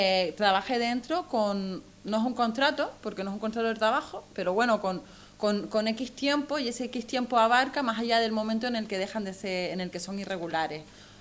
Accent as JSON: {"language": "Spanish", "region": "Canary Islands", "country": "Spain", "said": "específicas de la comunidad canaria, por el tema este de que somos africanas realmente"}